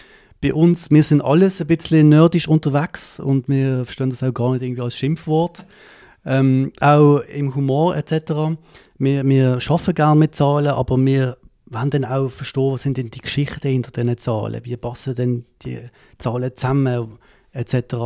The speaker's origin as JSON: {"language": "German", "town": "Münchenstein", "region": "Basel-Landschaft", "country": "Switzerland", "tie": "born or raised there", "also_born_or_lived": "Zürich", "said": "ich komme von Basel, das heisst, ich bin in Basel geboren. Ich bin in Münchenstein aufgewachsen, habe hier das Gym gemacht in Münchenstein"}